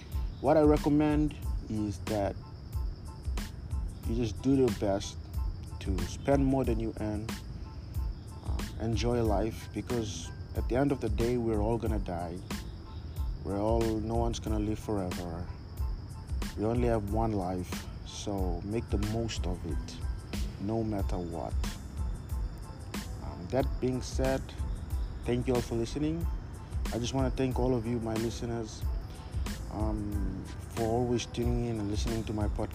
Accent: Papua New Guinea; I'm happy that I'm from the Pacific. I'm from Papua New Guinea, you know. Papua New Guinea is a country, a very unique country.

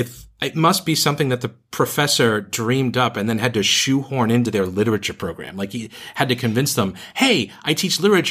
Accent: New England, United States; I'm from New England, so I'm used to all these tiny little liberal arts colleges

